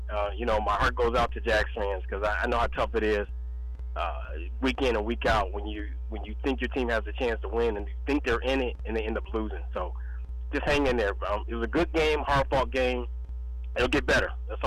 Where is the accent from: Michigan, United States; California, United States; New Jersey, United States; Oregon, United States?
Michigan, United States; Detroit; I'm born and raised in Detroit. Been a Lions fan all my life.